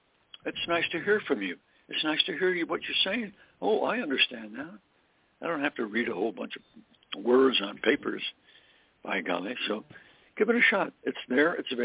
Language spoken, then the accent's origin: English; Coronado, California, United States; I went to a drug store here in my hometown of Coronado, California